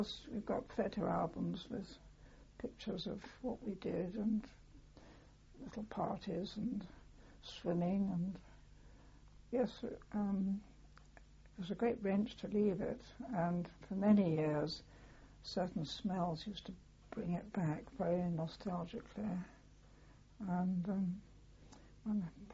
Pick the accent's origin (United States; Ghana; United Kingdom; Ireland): United Kingdom; England; also born or lived in Kuala Lumpur, Malaysia; we had to come back to England